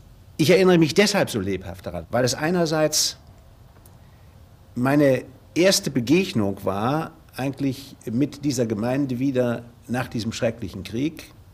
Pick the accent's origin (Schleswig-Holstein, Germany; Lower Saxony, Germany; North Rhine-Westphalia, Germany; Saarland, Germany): Lower Saxony, Germany; Aurich; born there; Ich bin nicht in Moordorf geboren, sondern in Aurich, weil mein Großvater Wert darauf legte, dass ich in Aurich geboren wurde.